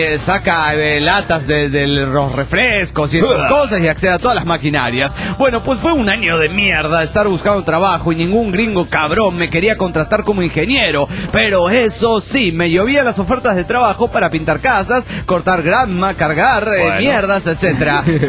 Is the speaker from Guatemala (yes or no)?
yes; Guatemala; now in Seattle, United States; Soy el cohete de Guatemala.